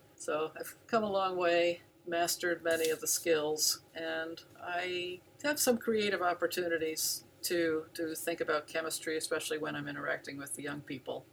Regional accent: New Jersey, United States; I grew up in New Jersey, and I got interested in biology during high school

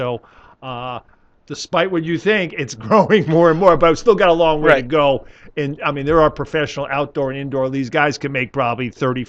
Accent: Yorktown, New York, United States; So, I grew up in Yorktown, New York, down outside of New York City.

